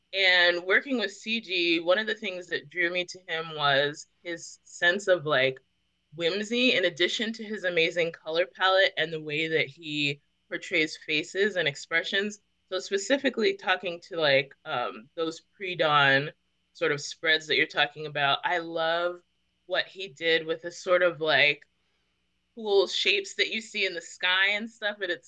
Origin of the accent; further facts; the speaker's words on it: California, United States; They're cowboys in Compton, which is a city in Southern California. And I'm from Southern California.